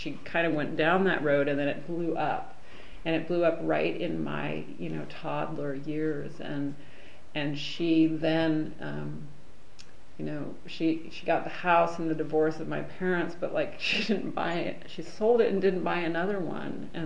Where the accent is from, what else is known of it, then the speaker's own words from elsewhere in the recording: California, United States; I was born in 1968 in Northern California, just across the bridge from San Francisco